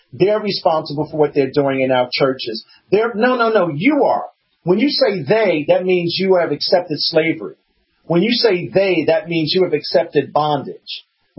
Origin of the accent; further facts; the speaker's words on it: United States; just because I'm Black American